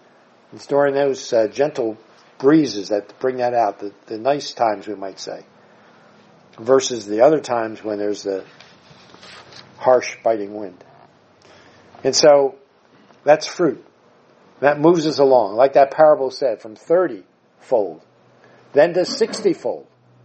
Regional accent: New Jersey, United States; You know, I'm from the Jersey Shore, but I'm also from the Pine Barrens area of Jersey.

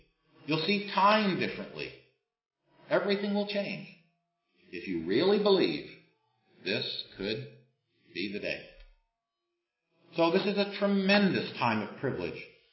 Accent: Scotland, United Kingdom; Mister, I'm a Scotsman. Long line of Scotsmen.

